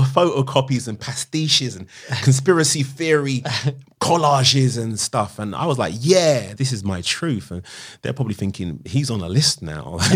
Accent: Tottenham, London, United Kingdom; I was from Tottenham, so I was always wearing whatever we wore.

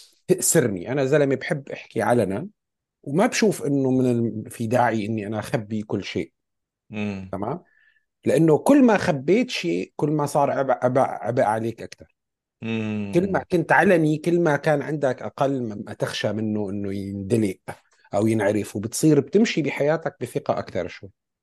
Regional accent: Syria; طبيعة ثقافتنا كسوريين هي ثقافة بتحب الضبضبة، تحب التحفظ، تحب الحفاظ على المساحة الداخلية

